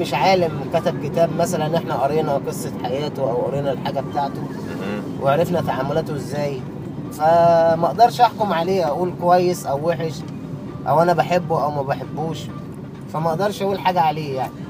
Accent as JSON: {"language": "Arabic", "town": "Cairo", "region": "Cairo Governorate", "country": "Egypt", "said": "كلنا من العباسية، بس بقى بلد والدي"}